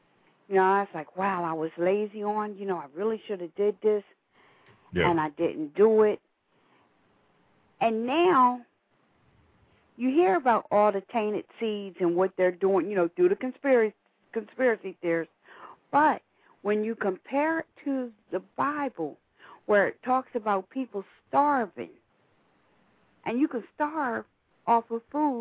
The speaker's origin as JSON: {"language": "English", "town": "Hockessin", "region": "Delaware", "country": "United States", "said": "Now, I'm from Hockessin, Delaware."}